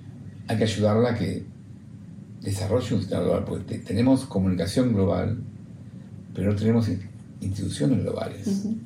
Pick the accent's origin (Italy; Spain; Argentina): Italy; sobre todo los amigos somos muy italianos